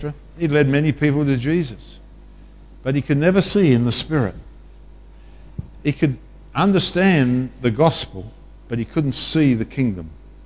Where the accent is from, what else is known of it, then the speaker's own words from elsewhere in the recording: Australia; if you ever want a sobering experience as an Aussie, just go to the battlefields of France.